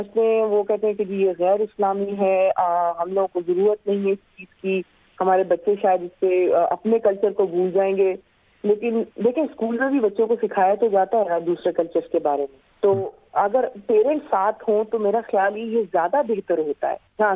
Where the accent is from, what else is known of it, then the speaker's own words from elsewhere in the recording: Pakistan; دیکھیے ہم پاکستانی ہیں, ہم مسلمان ہیں, ہمارا ریلیجن بڑا اکوموڈیٹنگ ریلیجن ہے